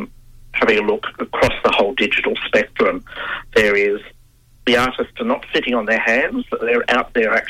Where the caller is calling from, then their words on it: Mornington Peninsula, Victoria, Australia; I'm here. I'm live from the Mornington Peninsula.